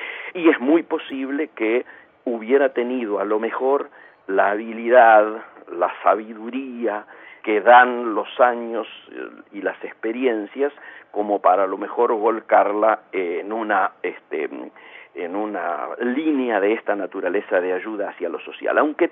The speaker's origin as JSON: {"language": "Spanish", "country": "Argentina", "said": "me parece que amerita que, digamos, nos enorgullezcamos como argentinos"}